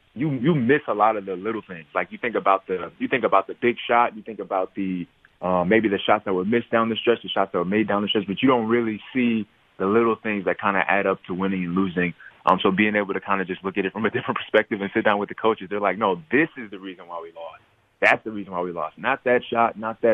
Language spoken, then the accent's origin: English; New York, United States; I didn't really hoop at all in New York. I played sometimes like at the rec center with my brothers